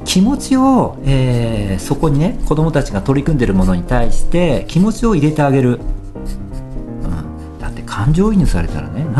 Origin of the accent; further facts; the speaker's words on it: Hamamatsu, Shizuoka, Japan; 浜松から来ましたってことで、